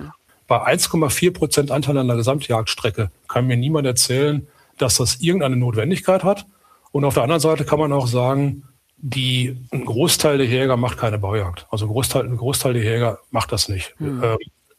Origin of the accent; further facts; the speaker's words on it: Rehden, Lower Saxony, Germany; Wir hatten eine Schliefenanlage zum Beispiel auch hier in Rehde, meinem Heimatort.